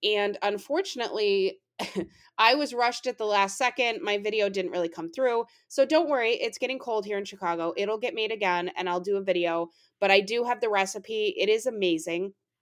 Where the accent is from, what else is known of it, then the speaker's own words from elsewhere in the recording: Canada; I'm Canadian